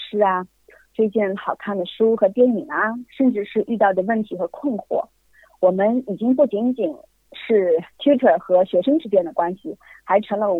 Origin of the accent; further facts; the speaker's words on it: Shanghai, China; moved away as an adult; now in Melbourne, Australia; 差不多是2年多前吧，2018年1月份的时候呢，我以陪读妈妈的身份和双胞胎女儿一起来到墨尔本。